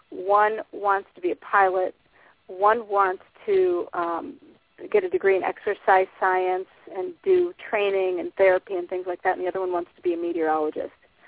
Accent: Minnesota, United States; born there; I was born in Minnesota.

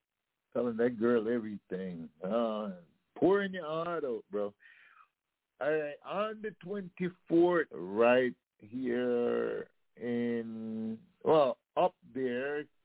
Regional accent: Jamaica; born there; I am proud of that. Being Jamaican born, I'm proud of that.

